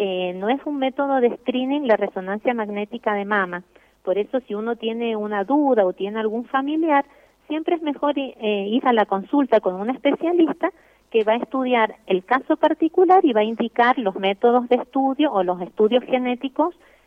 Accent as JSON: {"language": "Spanish", "region": "Mendoza", "country": "Argentina", "said": "Por eso que es muy importante como mendocinos conocer que somos los únicos hasta ahora en Argentina que tenemos esta ley."}